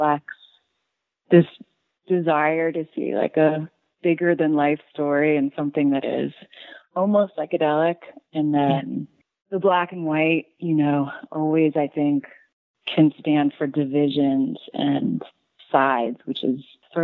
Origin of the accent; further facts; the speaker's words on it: Long Island, New York, United States; I grew up on Long Island, mm-hmm. and I started going into the city occasionally when I turned 13 by myself.